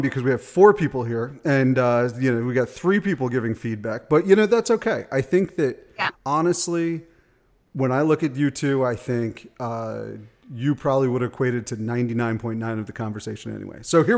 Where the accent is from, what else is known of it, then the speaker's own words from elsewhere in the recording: Vermont, United States; got 1,200 votes in the state of Vermont, where my home state